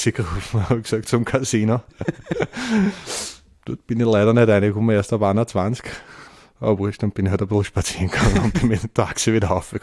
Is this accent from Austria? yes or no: yes; Vienna, Austria; Als Wiener dann eigentlich komplett super reingespielt quasi in das Dorf Langenrohr.